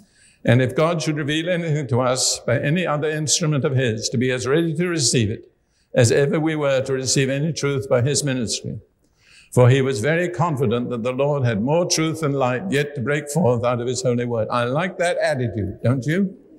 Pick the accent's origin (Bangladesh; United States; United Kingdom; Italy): United Kingdom; Cambridge, East of England; And here I am from Cambridge, And I've become slightly proud of Cambridge in the light of that.